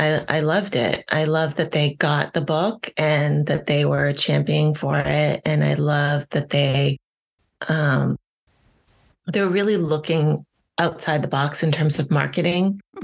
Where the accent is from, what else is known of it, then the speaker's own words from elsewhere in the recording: Salem, Massachusetts, United States; coming from Salem, Massachusetts, where, by the way, growing up in Salem, Massachusetts, it was just no big deal.